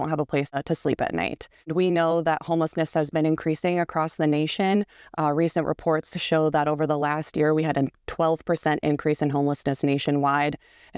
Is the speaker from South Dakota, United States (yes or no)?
yes; Sioux Falls, South Dakota, United States; now in Fargo, United States; So I grew up mostly in Sioux Falls and moved up to Fargo about 13 years ago.